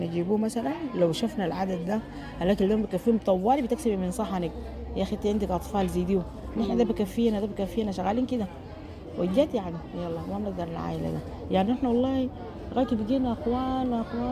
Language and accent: Arabic; Sudan; إحنا سودانيين